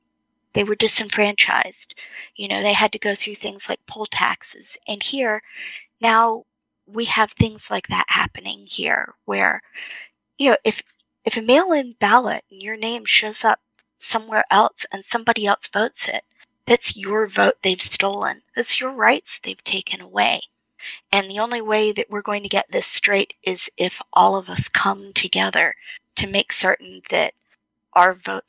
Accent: the South, United States; because I grew up mixed race in the South not long after the end of Jim Crow, right?

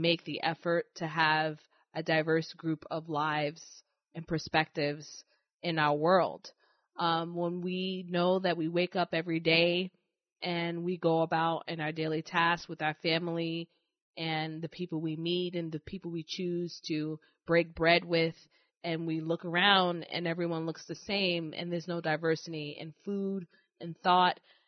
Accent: New York City, New York, United States; She's from the Midwest, and I'm from New York City.

